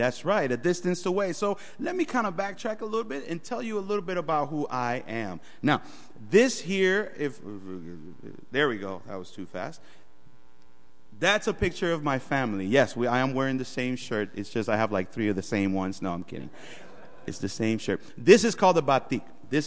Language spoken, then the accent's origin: English; Puerto Rico; So we're neighbors. We're from the Caribbean, yeah. So, huh? Yeah, that's right next door, too. No. So we have the Caribbean, and Puerto Rico is right there.